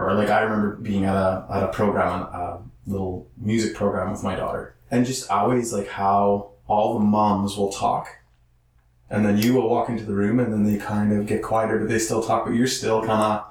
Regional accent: Saskatchewan, Canada; I'm from Saskatchewan. So it's pretty hard when you've never been near the ocean.

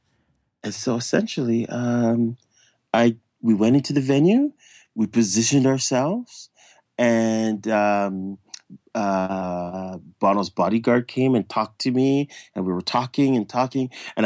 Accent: Toronto, Ontario, Canada; because we're from Toronto, we're all from Toronto.

